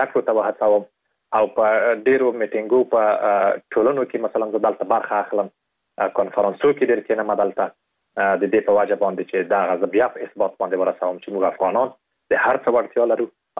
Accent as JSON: {"language": "Pashto", "country": "Afghanistan", "said": "او په دې باندې مې لیکلي وو چې زه د افغانستان یم"}